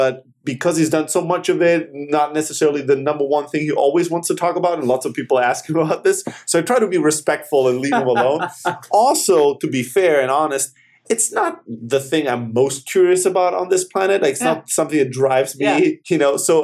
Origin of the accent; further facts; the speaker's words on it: Germany; You know, I grew up in Germany.